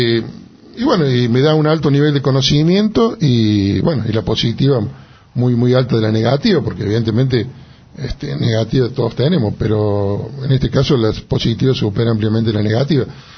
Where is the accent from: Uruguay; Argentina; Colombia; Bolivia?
Argentina; Jesús María, Córdoba; yo nací en Jesús María, creía en Jesús María, tenía que Jesús María.